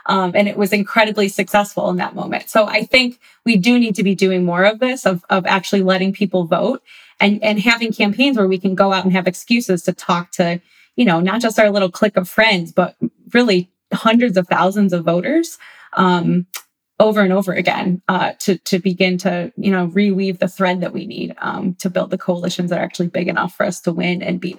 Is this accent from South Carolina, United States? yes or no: no; Buffalo, New York, United States; I'm from Buffalo, New York, which means I'm a lifelong Bills fan.